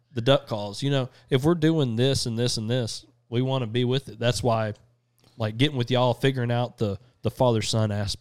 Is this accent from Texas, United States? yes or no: yes; Texas, United States; knowing we're from Texas, knowing that we have the mutual thoughts, the process, the whole everything.